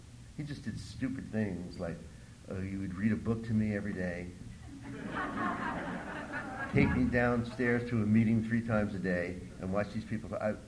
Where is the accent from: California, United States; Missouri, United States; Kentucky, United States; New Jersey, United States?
New Jersey, United States; I said, "Well, I'm from New Jersey, and I need to get to New Jersey.